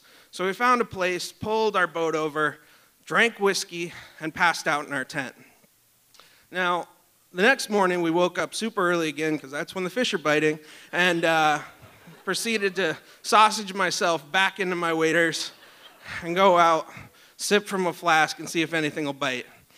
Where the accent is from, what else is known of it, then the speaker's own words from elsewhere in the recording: Talkeetna, Alaska, United States; So I grew up in Talkeetna, and that kind of made me a de facto outdoor kid, camping, fishing, etc.